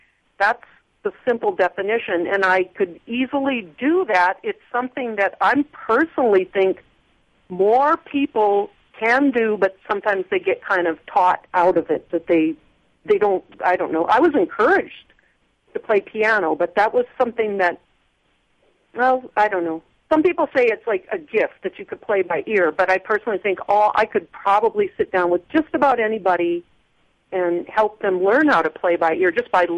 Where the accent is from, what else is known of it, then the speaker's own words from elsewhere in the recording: Minnesota, United States; It's way up there. You know, it's Straight Outta Kitson. I tell people I'm almost Canadian.